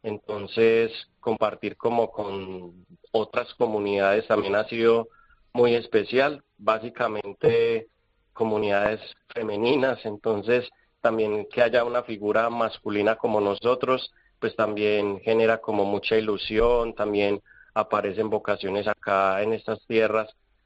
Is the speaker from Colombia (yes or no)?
yes; Colombia; now in Venezuela; nosotros, la mayoría de la comunidad somos hermanos colombianos, vecinos de Venezuela